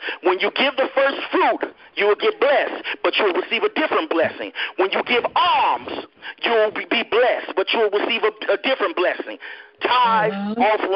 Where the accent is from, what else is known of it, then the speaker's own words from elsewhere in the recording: Chicago, Illinois, United States; I grew up in one of the worst cities in America, where when it's called now. I grew up in Chirac. Mm. I grew up in the ghetto, in the projects.